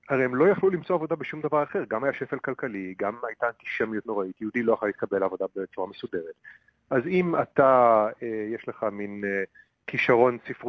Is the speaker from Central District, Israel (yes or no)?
no; Tel Aviv, Tel Aviv District, Israel; moved away as an adult; now in Chicago, United States; נולדתי וגדלתי בתל אביב, אחרי הצבא חסכתי